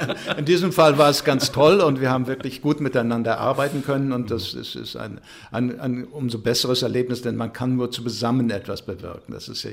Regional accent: Berlin, Germany; born there; Bin jetzt ab 1.4. sozusagen wieder Berliner, also da zurückgekommen in die Stadt, wo ich geboren bin.

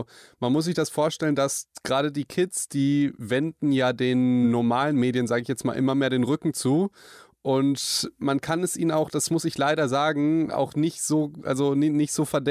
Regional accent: Hagen, North Rhine-Westphalia, Germany

